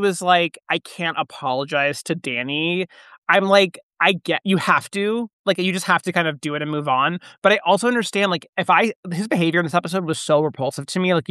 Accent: California, United States; I'm from SoCal and I have a lot of thoughts about moving to Santa Clarita.

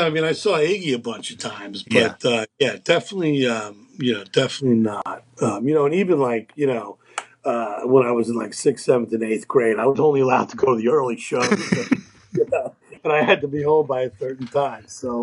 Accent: New York City, New York, United States; I mean, I grew up in and around the East Village.

